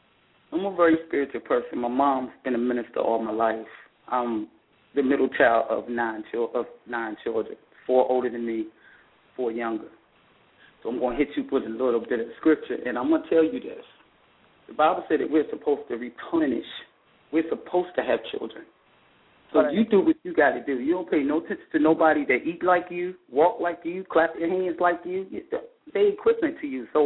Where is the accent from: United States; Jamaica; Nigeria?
United States; North Carolina; You know I'm from North Carolina, so I'm there too.